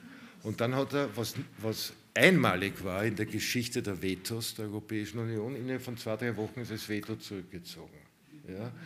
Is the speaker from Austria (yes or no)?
yes; Austria; Ich sehe als Österreicher überhaupt nicht